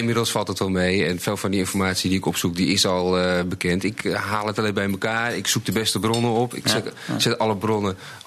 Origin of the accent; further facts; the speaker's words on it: Holland, Netherlands; En het was voor mij als Hollander, vond ik, dat is echt een Belg.